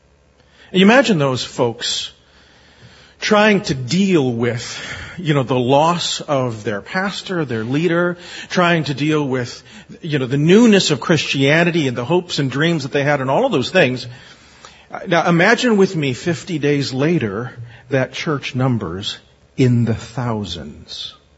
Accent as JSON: {"language": "English", "region": "Arizona", "country": "United States", "said": "I'm from Arizona. We have orange trees in our backyard, and side yard."}